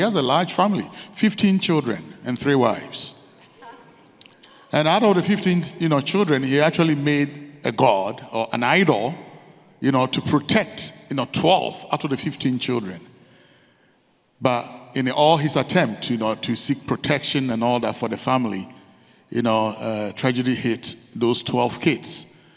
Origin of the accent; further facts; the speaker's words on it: Ghana; from Ghana, West Africa. I've been back there with my wife and family serving the Lord among the unreached.